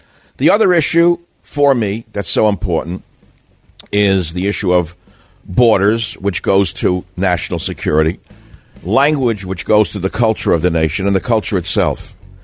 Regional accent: New York, United States; I grew up in New York. I know the type.

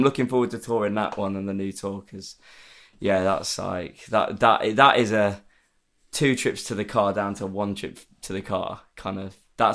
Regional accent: Chesterfield, East Midlands, United Kingdom; Yeah, I'm from Chesterfield, and I went to school in Derbyshire.

